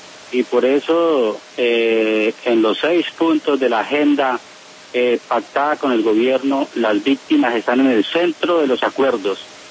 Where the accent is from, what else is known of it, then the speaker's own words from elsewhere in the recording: Colombia; Esta patria es nuestra y hace parte de los colombianos, y todos somos colombianos